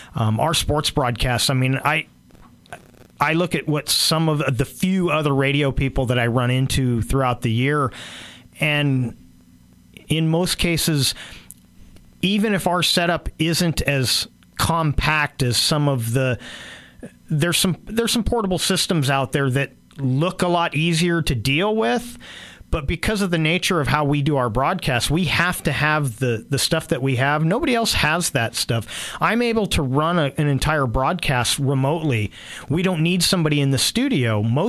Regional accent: California, United States; I grew up in the Bay Area

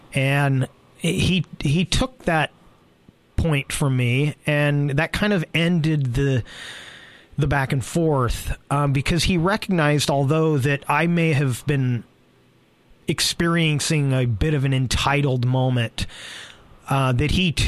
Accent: California, United States; So as some of you know, I come from the Bay Area, so I'm a big Golden State Warriors fan.

